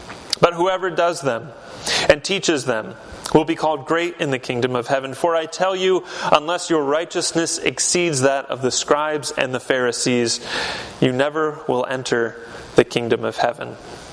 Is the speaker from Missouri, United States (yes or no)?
no; Michigan, United States; Salt was very important in my life growing up in West Michigan as a Dutch American person.